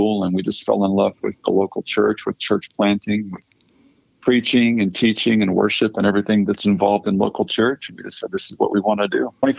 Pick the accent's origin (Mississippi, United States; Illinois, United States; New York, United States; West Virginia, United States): Mississippi, United States; moved away as an adult; Mississippi. That's where most of my formative years were. My dad was in Christian education, higher education, and we had moved down there when I was a youngster and graduated from high school there and moved back here to Asbury.